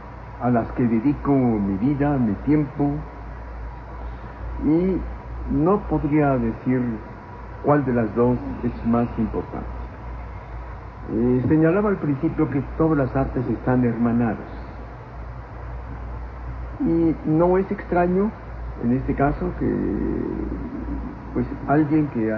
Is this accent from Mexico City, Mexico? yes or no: yes; Mexico City, Mexico; Exactamente de la Ciudad de México.